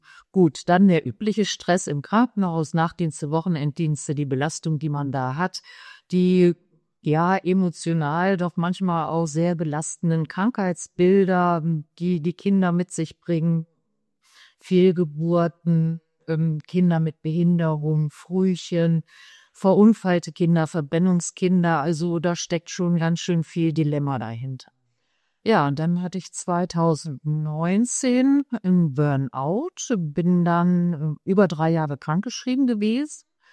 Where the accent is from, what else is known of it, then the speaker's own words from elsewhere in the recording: Cologne, North Rhine-Westphalia, Germany; born there; now in Essen, Germany; Also ich bin gebürtige Kölnerin